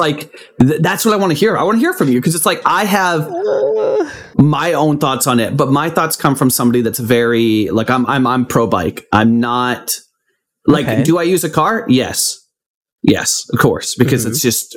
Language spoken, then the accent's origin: English; Kamloops, British Columbia, Canada; growing up in Kamloops, British Columbia, for those listening, search it up on Google Maps if you want to check it out. It's a small town, Okanagan, little desert city in Canada.